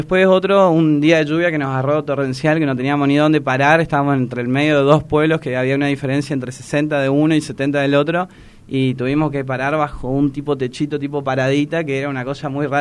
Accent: Posadas, Misiones, Argentina; yo que soy de Posadas.

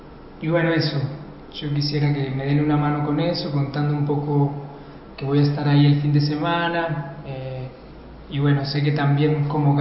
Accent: Colombia; moved away as an adult; now in Argentina; Viví 6 años en Buenos Aires, me vine de Colombia a Buenos Aires a estudiar en una escuela de teatro, de mimo en particular.

